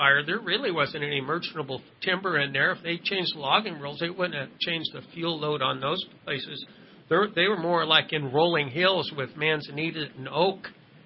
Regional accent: Chico, California, United States; born there; also born or lived in Challenge; Well, actually, I was born in Chico and lived in Challenge. That's where I was a newborn, up around Strawberry Valley and up in there.

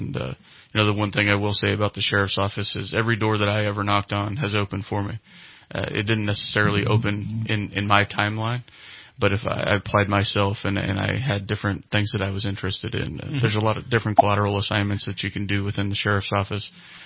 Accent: Redding, California, United States; also born or lived in Red Bluff; So I was born in Red Bluff and then moved to Redding in the 90s, so early 90s. Moved up to Redding, Shasta County.

